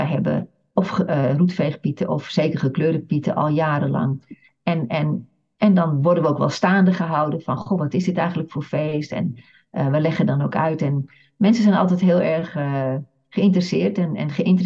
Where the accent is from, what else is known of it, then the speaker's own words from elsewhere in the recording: United States; we zijn natuurlijk als Amerikaans volk een melting pot van verschillende culturen.